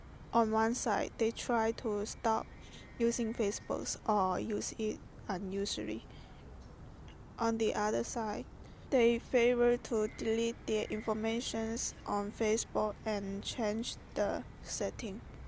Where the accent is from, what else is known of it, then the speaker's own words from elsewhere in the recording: China; I am 18 years old, and I am from China.